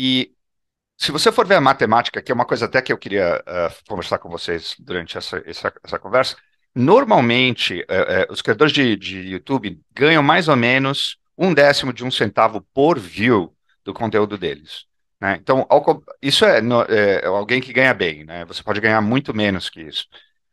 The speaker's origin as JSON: {"language": "Portuguese", "country": "Brazil", "tie": "born or raised there", "moved": "as an adult", "lives_now": "United States", "said": "eu cresci no Brasil, mas eu fui para uma escola americana. Então, eu sempre falei inglês, meu pai é americano. E vim morar aqui nos Estados Unidos faz 15 anos já."}